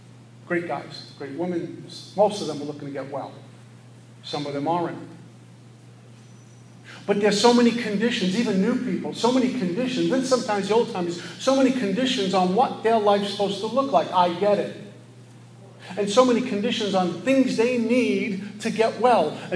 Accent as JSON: {"language": "English", "town": "Brooklyn", "region": "New York", "country": "United States", "said": "I'm a punk from Brooklyn. I'm a drunk. I wasn't always a punk. I was a good kid growing up, and I became what I became."}